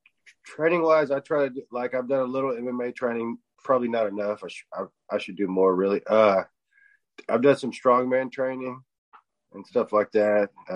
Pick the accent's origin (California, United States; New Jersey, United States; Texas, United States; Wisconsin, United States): Texas, United States; I grew up here in Texas watching World Class.